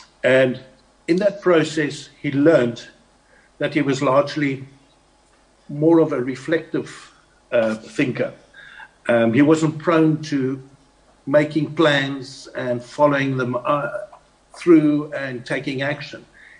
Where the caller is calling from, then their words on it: Hermanus, Western Cape, South Africa; by the way, I'm talking from Hermanus, where it's bitterly cold and lots of rain, and I hope you've got some sunshine.